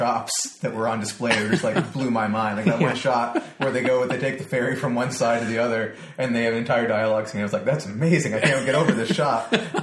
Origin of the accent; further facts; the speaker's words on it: Wisconsin, United States; and also growing up in Wisconsin, like we all knew about Ed Gein